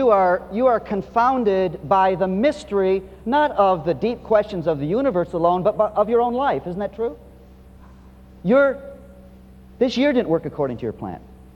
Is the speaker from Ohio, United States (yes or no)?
yes; Toledo, Ohio, United States; And I was raised in Toledo, Ohio